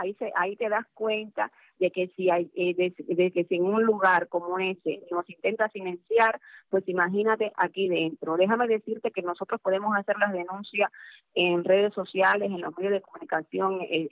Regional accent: Cuba; moved away; Yo me fui de Cuba en el 96

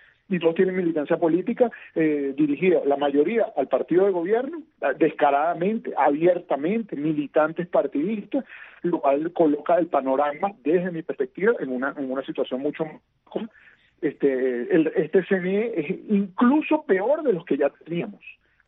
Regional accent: Venezuela; Y además agradezco como venezolano la lucha

